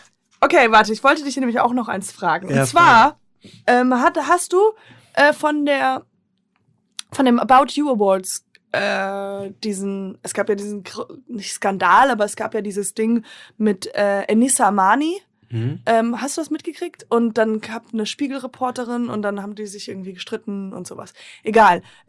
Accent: United States; German is a second language; ich als Amerikanerin

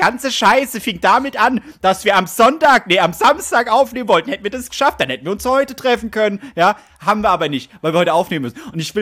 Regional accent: Bavaria, Germany; born there; ich bin auch ein Bayer, ich wurde ja da geboren

